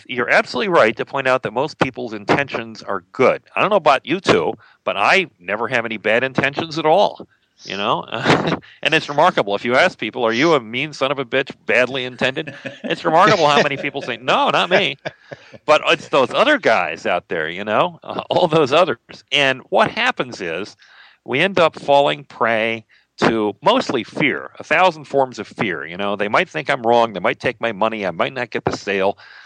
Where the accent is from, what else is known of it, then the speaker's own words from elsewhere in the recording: Midwest, United States; Very quickly, I grew up in the Midwest, ended up driving a taxi and going to college in New York City